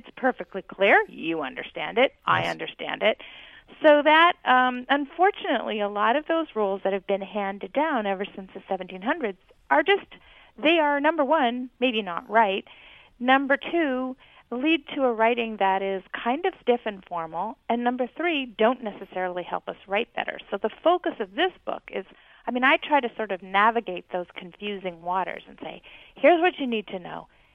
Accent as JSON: {"language": "English", "region": "Hawaii", "country": "United States", "tie": "born or raised there", "said": "I grew up in Hawaii. Let's just say that we didn't even have a consciousness of Anglo-Saxon in Hawaii. We were using Japanese words and Chinese words and throwing all kinds of lively words into our language."}